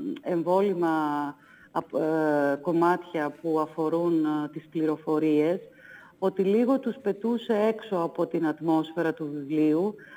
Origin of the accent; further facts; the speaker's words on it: Meliti, Western Macedonia, Greece; Όλες οι οικογένειες, σχεδόν όλες από το χωριό μου, από τη μικρή κοινωνία στην οποία ζούσα, στη Μελίτη, ήταν σε αυτή την κατάσταση.